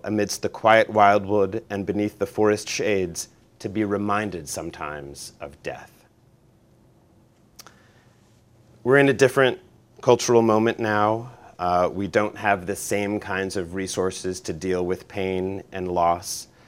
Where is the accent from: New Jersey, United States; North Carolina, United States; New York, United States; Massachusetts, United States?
Massachusetts, United States; Newton; I grew up in Newton, Massachusetts. There's a lovely lake at the center of Newton called Crystal Lake, but it's ringed by houses.